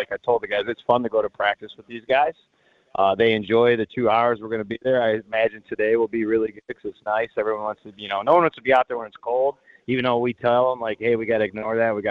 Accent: Jackson, Michigan, United States; I'm obviously from Jackson and trying to help him get into my high school, Lumen Christi High School.

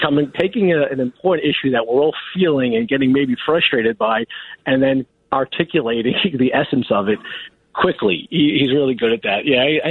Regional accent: Brooklyn, New York, United States; born there; But you know, I was born in Brooklyn. My parents were born in Brooklyn. My grandparents were born in Brooklyn.

